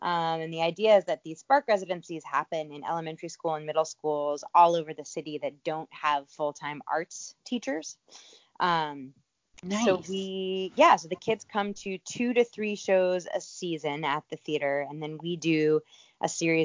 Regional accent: New York City, New York, United States; I was born and raised in New York City

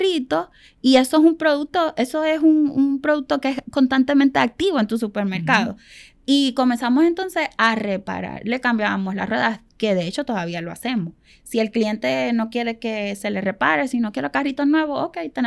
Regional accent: Venezuela; Nosotros somos venezolanos. Y en Venezuela, en estos países latinoamericanos, siempre te obligan a que tú tienes que reparar todo.

